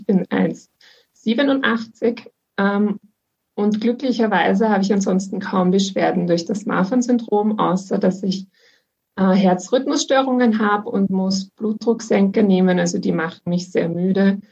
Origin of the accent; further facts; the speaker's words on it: Vienna, Austria; Ich komme aus Wien und bin 26 Jahre alt.